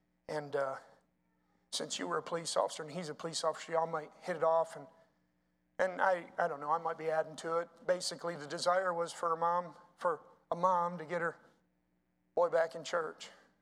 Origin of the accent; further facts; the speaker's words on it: South Carolina, United States; I'm from South Carolina.